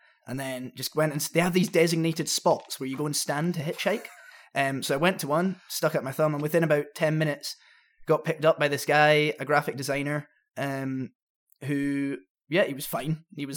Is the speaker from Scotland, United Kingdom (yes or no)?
yes; Scotland, United Kingdom; I mean, I was from Scotland as well